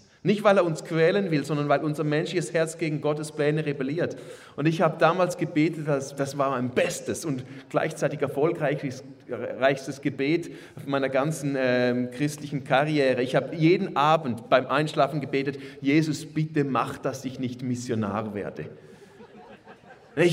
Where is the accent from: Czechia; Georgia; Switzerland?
Switzerland; weil wir sind Schweizer